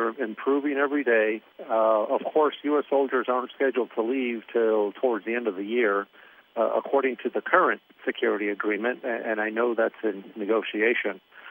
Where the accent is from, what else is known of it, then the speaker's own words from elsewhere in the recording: McAllen, Texas, United States; Yes, born and raised in McAllen, Texas.